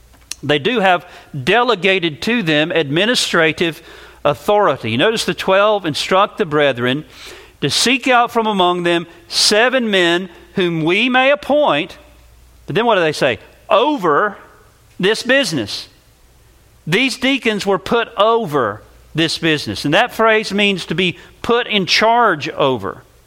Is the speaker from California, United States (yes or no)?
no; North Carolina, United States; in the churches that I grew up in and in North Carolina, many of them